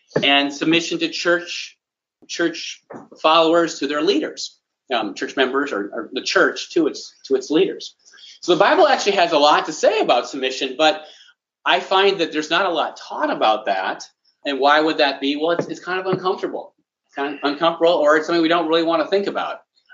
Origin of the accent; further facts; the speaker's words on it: Midwest, United States; I grew up in the Midwest. We typically drive faster there than we do in the city here